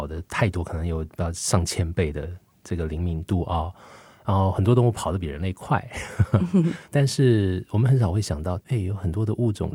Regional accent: Taipei, Taiwan; 我们自己家住在台北瑞安街，

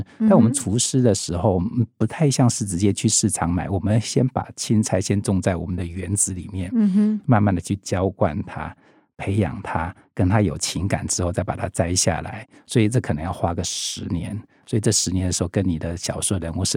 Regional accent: Taiwan; first language Hakka; Chinese is a second language; 虽然我自己的母语是一个客语，那我在家也有时候会听 台语或闽南语，因为 我的阿公阿妈也会讲这个，而且讲的蛮溜的

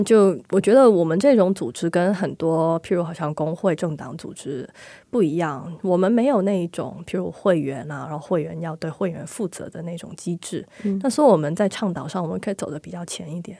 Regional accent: Hong Kong; 我有时候还是会告诉别人我是香港人，是在于我想要告诉别人我在哪里出生长大

